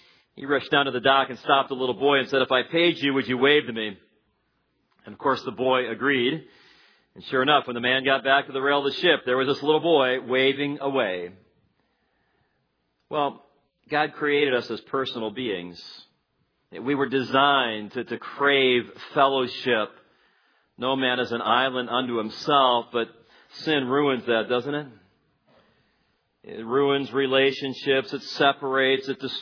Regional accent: Gary, Indiana, United States; I grew up in Gary.

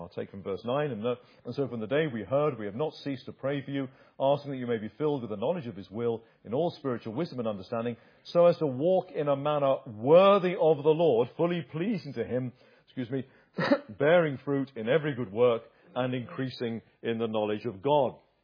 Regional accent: Uxbridge, London, United Kingdom; Now, when I was a boy, growing up on Uxbridge Common in the 1960s, there was a well-known family.

